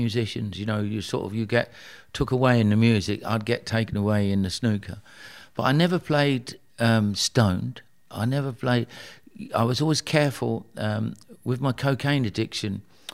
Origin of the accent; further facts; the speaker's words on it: Tooting, London, United Kingdom; You know, all of a sudden, like, I'm a kid from Tooting, I'm getting into nightclubs